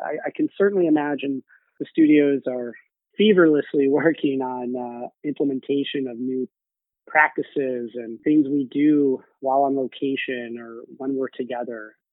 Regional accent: St. Louis, Missouri, United States; moved away as an adult; also born or lived in Cincinnati; You know, I was born in Cincinnati, moved to St. Louis in second grade. That's where I tend to think I grew up through high school there.

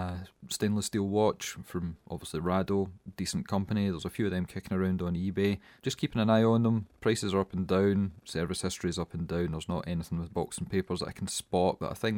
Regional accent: Scotland, United Kingdom; I'll save 50 pence, I am Scottish, I'll buy it on eBay

